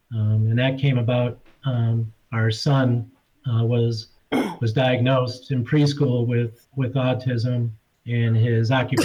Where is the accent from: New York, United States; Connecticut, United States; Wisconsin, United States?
Wisconsin, United States; Marshfield; in our hometown, in my hometown in Marshfield, Wisconsin.